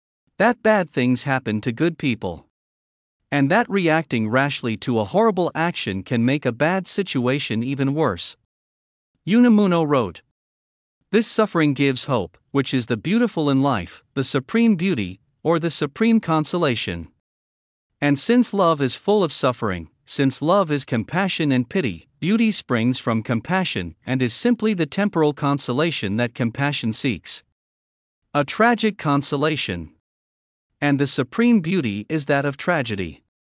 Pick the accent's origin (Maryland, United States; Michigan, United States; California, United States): Michigan, United States; In the neighborhood I grew up in Michigan in the 1950s and 1960s, almost every father was a veteran of World War II or the Korean War.